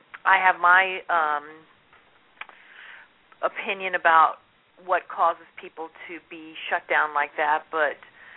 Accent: the South, United States; On top of growing up in a Catholic family and community, I grew up in the South.

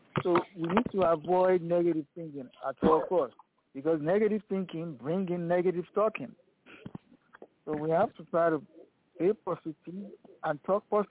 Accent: New York, United States; Greetings, everyone. … from New York.

